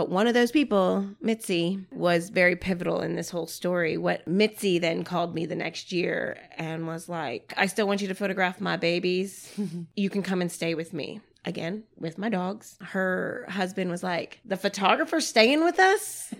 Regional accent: Indiana, United States; also born or lived in Houston, Texas; now in Baton Rouge, United States; I am from, I'm from the Midwest, but I spent my like influential young years in Houston, Texas, and then moved back to the Midwest, and I went to high school and college in Indiana, Ball State. So technically Houston and Indiana.

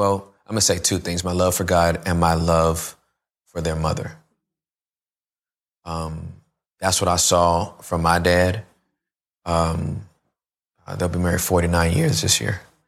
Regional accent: Inglewood, California, United States; born there; I was born in Inglewood, California. I was labeled at risk by the time I was in sixth grade.

